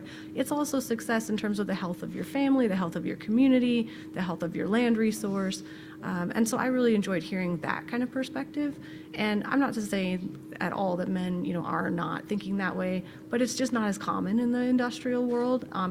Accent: United States; Well, growing up on my family's cattle ranch, I mean, it was just such a formative experience.

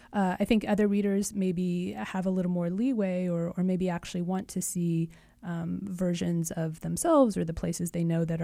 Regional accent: Des Moines, Iowa, United States; And I love Iowa, and I loved growing up in Des Moines.

